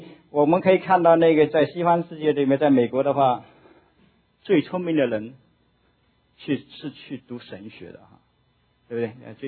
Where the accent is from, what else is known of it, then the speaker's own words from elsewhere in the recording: China; 还记不记得我们从大陆来的？